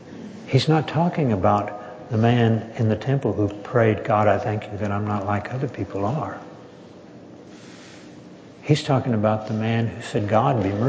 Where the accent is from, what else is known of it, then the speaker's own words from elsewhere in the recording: Texas, United States; Jane and I were in a church back in my hometown in Texas.